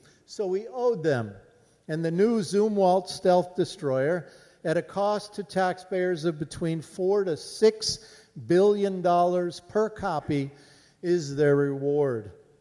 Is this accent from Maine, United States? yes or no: yes; Bath, Maine, United States; the destroyers made in my hometown of Bath.